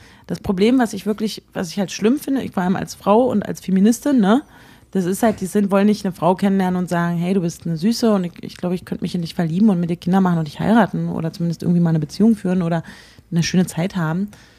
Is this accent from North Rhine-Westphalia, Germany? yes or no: no; Berlin, Germany; ich komme nicht aus Hamburg, sondern aus Berlin.